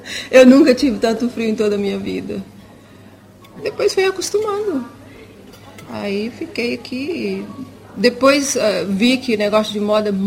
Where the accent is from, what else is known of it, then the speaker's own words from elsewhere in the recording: Brazil; now in Denmark; Eu saí do Brasil para... Realmente eu ia para a França. Depois coincidiu que ficamos aqui, que eu conheci meu marido aqui na Dinamarca, e o tempo foi passando e eu acabei ficando aqui.